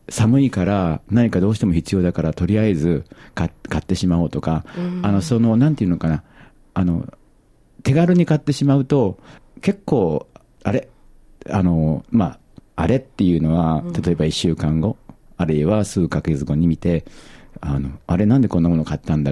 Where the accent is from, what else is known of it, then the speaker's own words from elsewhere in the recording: Kyoto, Japan; moved away as an adult; 古風な、匂いのする、京都で生まれ育って